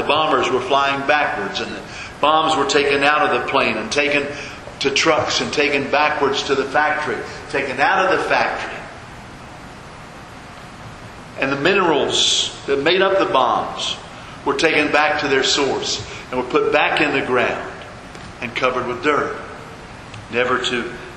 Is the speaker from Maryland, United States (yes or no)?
yes; Laughlin, Maryland, United States; Now, in my hometown of Laughlin, Maryland, there was no movie theater.